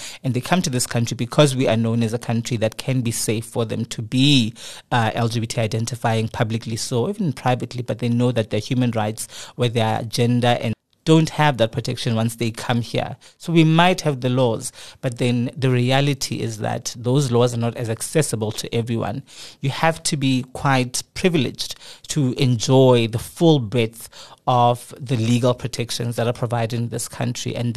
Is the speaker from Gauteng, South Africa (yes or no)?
yes; Gauteng, South Africa; not from what we know them to be because we're from Gauteng